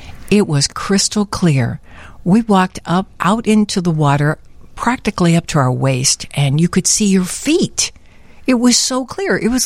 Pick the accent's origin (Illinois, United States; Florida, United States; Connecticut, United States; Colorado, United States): Illinois, United States; Chicago; Well, when I grew up in Chicago, North Avenue was our beach